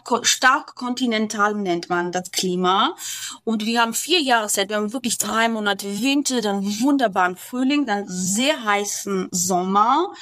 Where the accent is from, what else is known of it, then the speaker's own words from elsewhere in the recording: Yerevan, Armenia; Ja, ich komme aus Jerewan, ich komme aus Armenien